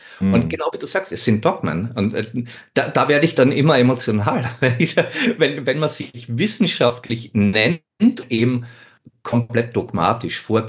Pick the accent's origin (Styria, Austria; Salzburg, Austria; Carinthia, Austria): Styria, Austria; in der Steiermark, also da wo ich herkomme, in der Obersteiermark